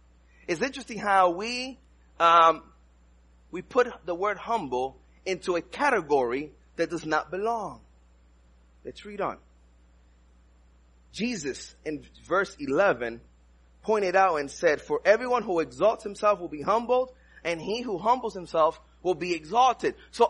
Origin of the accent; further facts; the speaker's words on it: New York City, New York, United States; also born or lived in Dominican Republic; I'm from the Dominican Republic, grew up in New York City